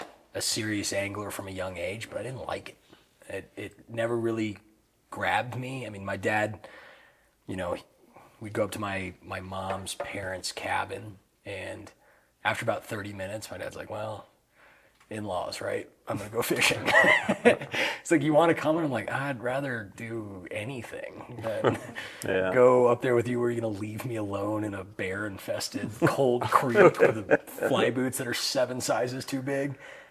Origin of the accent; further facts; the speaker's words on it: Washington, United States; I mean, I come from the Yakima River, but he does great trout spay stuff.